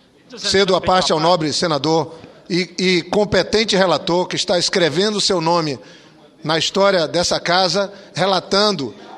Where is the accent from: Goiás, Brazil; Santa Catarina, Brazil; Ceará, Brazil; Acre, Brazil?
Acre, Brazil; No Acre, carregamos o orgulho de dizer que o nosso Estado é o único da federação que se tornou brasileiro por opção